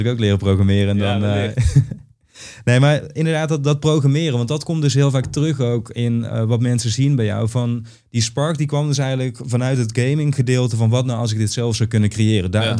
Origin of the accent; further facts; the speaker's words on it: Limburg, Netherlands; Ik kom uit Limburg, maar dat is ook tegen de Belgische grens aan.